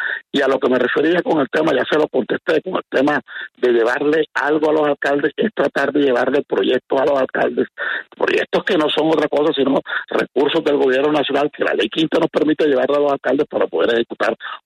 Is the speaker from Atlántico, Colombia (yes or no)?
yes; Barranquilla, Atlántico, Colombia; born or raised there